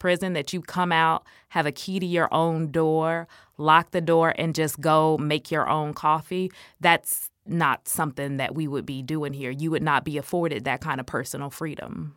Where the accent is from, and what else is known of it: Illinois, United States; born or raised there